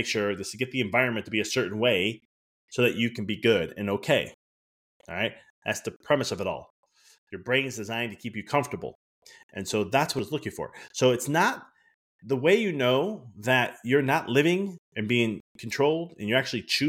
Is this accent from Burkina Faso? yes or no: no; Italy; I'm Italian. So I love using my Italian accent when I read Italian accent.